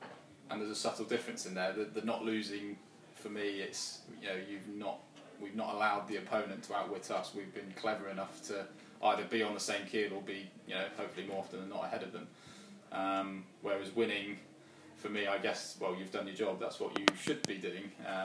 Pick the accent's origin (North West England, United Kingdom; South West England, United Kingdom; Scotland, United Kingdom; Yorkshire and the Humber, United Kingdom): South West England, United Kingdom; now in Wales, United Kingdom; not a Welshman by heart. Adopted Welshman. I'm from Devon originally